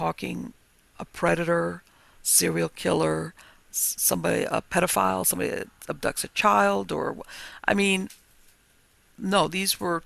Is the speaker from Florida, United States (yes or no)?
yes; Miami, Florida, United States; I was born and raised in Miami. I moved to North Florida in the last couple of years, but basically I'm very familiar with the Everglades. I grew up in the area where the Everglades was always back there.